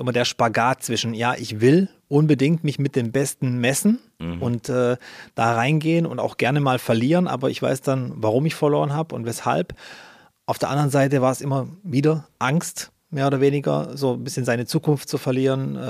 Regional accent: Baden-Württemberg, Germany; Ich komme aus Baden-Württemberg und da ist es halt so ein typisches Ding.

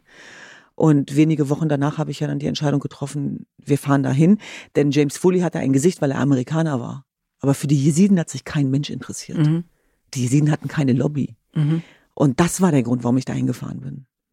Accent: Hanover, Lower Saxony, Germany; denn ich bin ja vor allem eins, Norddeutsch und Hannoveranerin.

